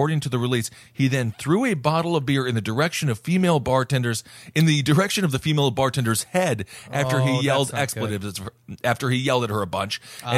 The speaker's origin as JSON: {"language": "English", "town": "Madison", "region": "Wisconsin", "country": "United States", "said": "It takes place in my home state of Wisconsin in the wonderful town of Madison."}